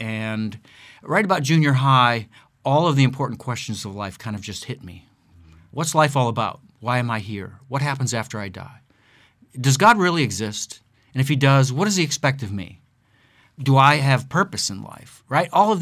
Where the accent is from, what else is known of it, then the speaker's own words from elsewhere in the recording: Akron, Ohio, United States; moved away as an adult; I was born and raised in Akron, Ohio, which, of course, you may know that as the city where LeBron is from.